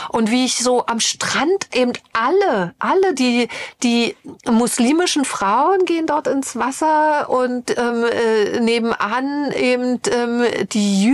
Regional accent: East Germany, Germany; denn ich komme ja aus Osteuropa, ich bin ja DDR-Bürgerin. Ich könnte in Tel Aviv auch mit Russisch durchkommen.

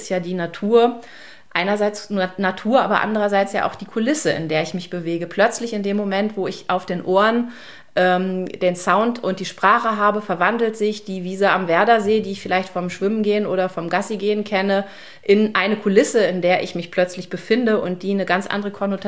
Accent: Germany; ich komme nicht aus Bremen, aber aus der Nähe

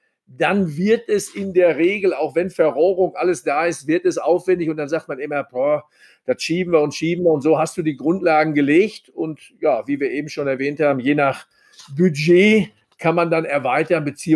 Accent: North Rhine-Westphalia, Germany; So ist es bei uns im Sauerland.

